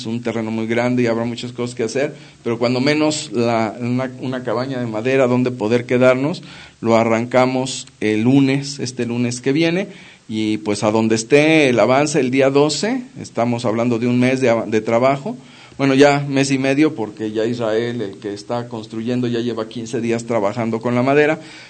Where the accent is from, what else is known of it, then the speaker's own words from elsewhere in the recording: Mexico City, Mexico; now in Querétaro, Mexico; como muchos chilangos mal hemos hecho, ¿no?